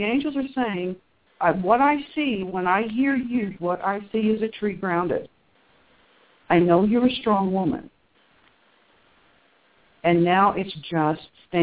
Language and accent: English; Cincinnati, Ohio, United States; I'm actually from the Cincinnati area. That's my roots, yep.